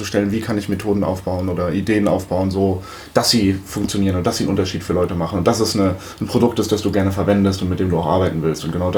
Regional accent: Limburg an der Lahn, Hesse, Germany; Naja, wir sind ja hier aufgewachsen. Ich komme aus der Ecke Limburg, also Limburg an der Lahn, hier in Hessen.

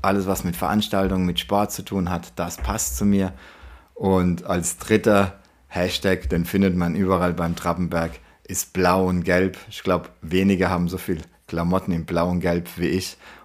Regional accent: Worms, Rhineland-Palatinate, Germany; born there; bin mittlerweile 51 Jahre alt, bin verheiratet, habe 2 Kinder, wohne in Pfeddersheim, bin gebürtiger Leiselheimer, also ein Ur-Wormser

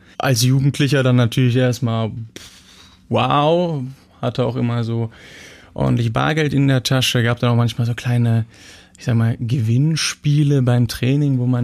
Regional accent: North Rhine-Westphalia, Germany; Also ich bin sehr behütet aufgewachsen in der Nähe von Bonn.

